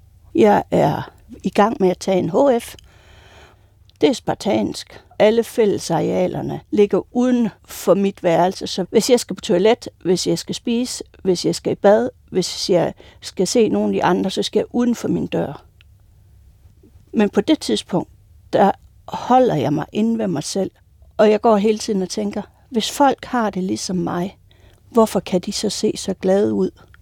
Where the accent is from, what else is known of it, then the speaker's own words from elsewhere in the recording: Ribe, Region of Southern Denmark, Denmark; og jeg kommer fra Ribe.